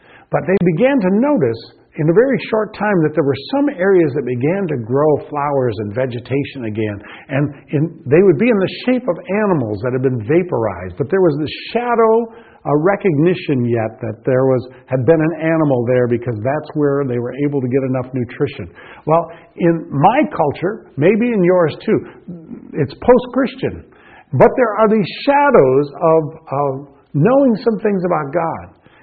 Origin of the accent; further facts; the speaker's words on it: Michigan, United States; you think as I did growing up in Michigan, and that is a dairy farm where somebody goes out and milks his 25, 30, 50 cows.